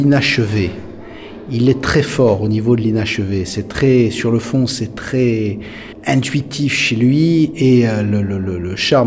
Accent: Corsica, France; dans mon enfance, en Corse, au village. J'y retourne régulièrement

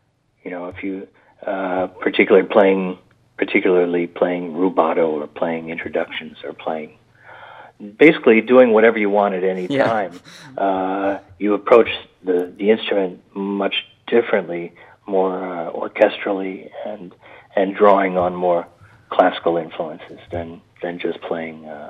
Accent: Dallas, Texas, United States; now in New York, United States; I grew up in Dallas

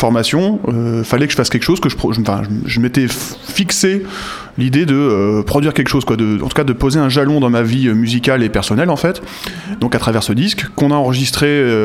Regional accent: Normandy, France; pour ma part je suis originaire de Normandie, j'ai encore de fortes attaches là-bas.

